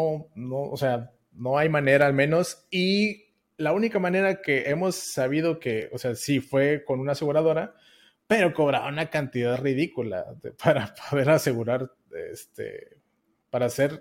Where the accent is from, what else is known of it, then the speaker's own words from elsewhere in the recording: Mexico; Yo como mexicano creo mi LLC allá en Estados Unidos